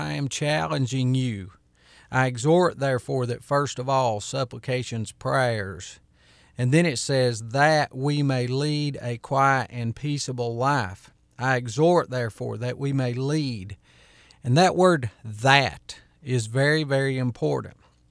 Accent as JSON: {"language": "English", "country": "United States", "said": "I'm going to talk about America because I'm an American citizen and that's where we are."}